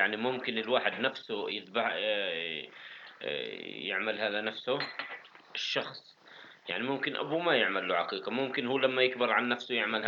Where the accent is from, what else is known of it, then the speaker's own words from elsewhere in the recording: West Bank, Palestine; أنا جاي من الضفة